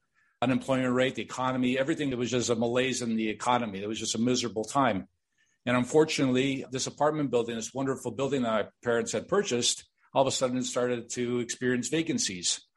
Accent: Chicago, Illinois, United States; I was born and raised in Chicago to immigrant parents who we, along with my younger brother, lived in a one-bedroom apartment in Chicago.

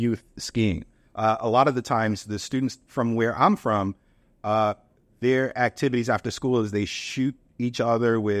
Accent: Providence, Rhode Island, United States; For me, as a kid, growing up in Providence, there was never tornadoes.

